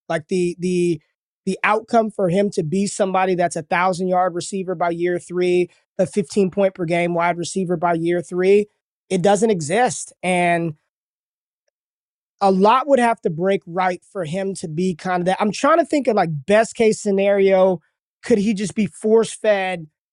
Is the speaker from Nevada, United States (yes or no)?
yes; Las Vegas, Nevada, United States; He's from my hometown, rival school in Las Vegas, Bishop Gorman High School.